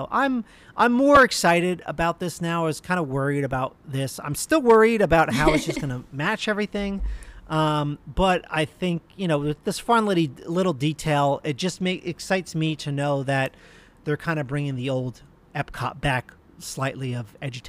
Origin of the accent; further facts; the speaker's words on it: New Jersey, United States; I'm from New Jersey, the where we live, eat, and breathe boardwalks.